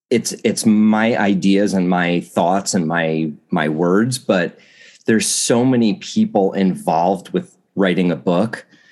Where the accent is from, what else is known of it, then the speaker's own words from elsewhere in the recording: New Jersey, United States; Yeah, but I grew up in New Jersey, and we have Italian restaurants all over the place.